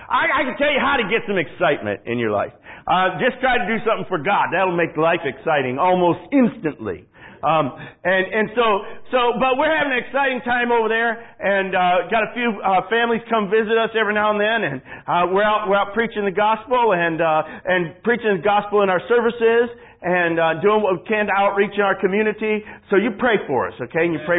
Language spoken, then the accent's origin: English; Michigan, United States; I had no trouble fitting in, even though I was from Michigan, of all the places in the world to be from. You know, up there where, you know, nobody's nice and it's cold